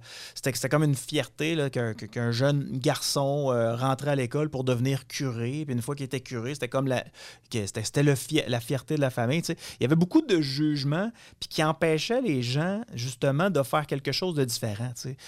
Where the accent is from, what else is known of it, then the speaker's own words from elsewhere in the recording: Quebec City, Quebec, Canada; en tant que citoyen de la Ville de Québec, en tant que Canadien.